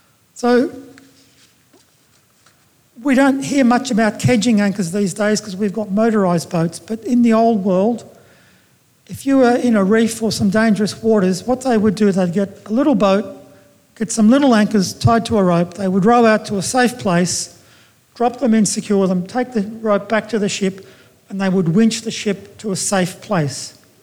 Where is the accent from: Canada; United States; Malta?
Malta; I'm from Malta.